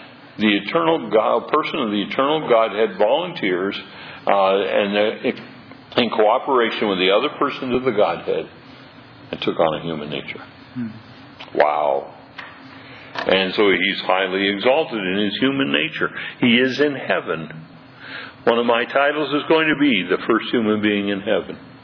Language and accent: English; California, United States; born there; No, I was born in California.